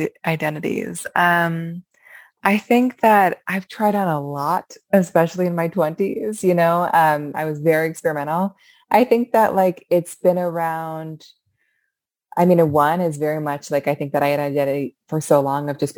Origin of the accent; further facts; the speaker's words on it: Seattle, Washington, United States; Like I grew up in Seattle